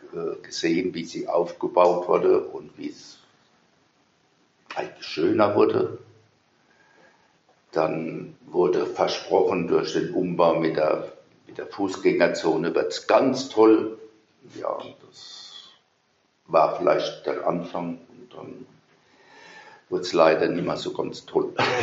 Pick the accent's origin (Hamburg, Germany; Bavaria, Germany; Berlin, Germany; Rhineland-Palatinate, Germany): Rhineland-Palatinate, Germany; Ludwigshafen; wir sind groß geworden in Ludwigshafen. Ich bin der Heinrichstraße geboren, das Haus steht nicht mehr, da ist jetzt die doppelte Heinrichstraße.